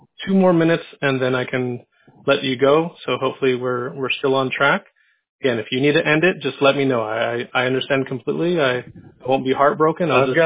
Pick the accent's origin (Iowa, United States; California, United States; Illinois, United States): California, United States; San Diego; I went to school up in Berkeley, and I grew up in San Diego.